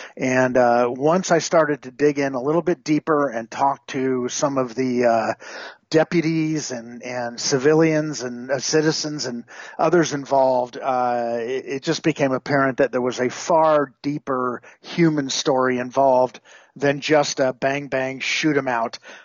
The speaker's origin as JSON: {"language": "English", "town": "Whittier", "region": "California", "country": "United States", "tie": "born or raised there", "said": "and I grew up in Whittier, California, just about a dozen miles, 20 miles away from the location where it happened."}